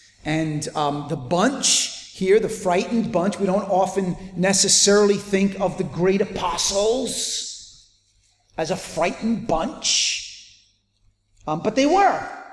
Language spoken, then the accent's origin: English; United States; It's obvious to you, some of you know this, I come from America. Americans are big on bumper stickers.